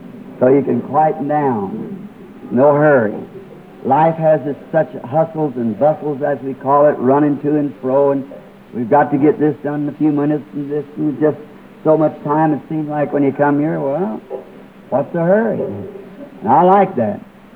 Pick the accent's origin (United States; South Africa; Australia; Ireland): Ireland; and I was there as an Irishman.